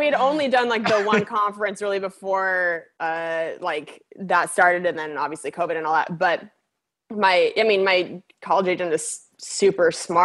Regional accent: Washington, United States; I'm from Washington.

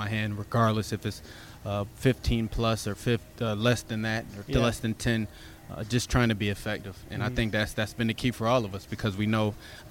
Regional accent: New York, United States; also born or lived in Florida; yes, originally I am from Florida. I was born there. But when you grow up in a place for, you know, 18 plus years, that becomes home to you. And so that's why I call upstate New York home.

